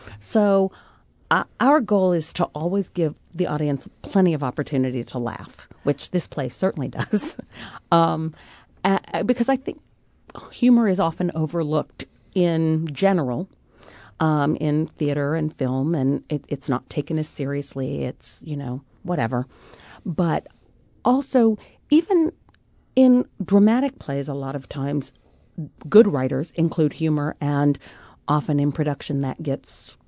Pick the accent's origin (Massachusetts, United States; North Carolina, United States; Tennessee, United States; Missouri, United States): Missouri, United States; St. Louis; You know, I've I'm from St. Louis, and I come back